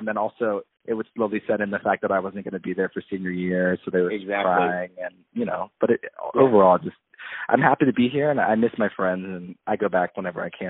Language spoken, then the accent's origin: English; Arizona, United States; now in Los Angeles, United States; I'm from Arizona, so I love having a car again.